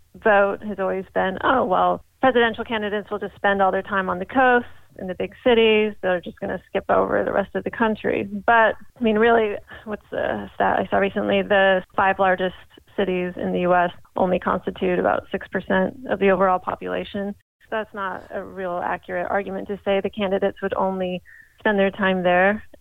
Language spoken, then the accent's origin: English; Oregon, United States; So, like we talked about, I'm from Oregon, and this concept really hit home for me because, you know, say in Oregon, I grew up in a conservative family